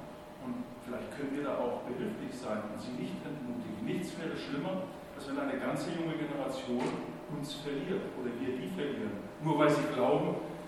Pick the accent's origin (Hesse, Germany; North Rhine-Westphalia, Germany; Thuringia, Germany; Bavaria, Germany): Bavaria, Germany; Elmau; Ich bin in Elmau damals aufgewachsen, keine freie Reichsstadt wie Aalen, sondern ganz katholisch. Ich bin als Protestant damals in Elmau